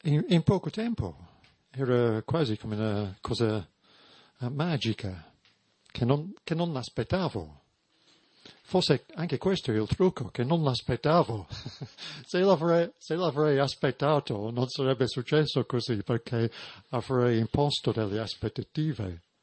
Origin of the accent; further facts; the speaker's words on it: England, United Kingdom; Italian is a second language; Però essendo un inglese ben educato, non riuscivo a dire vattene via, lasciami in pace, come avrei voluto.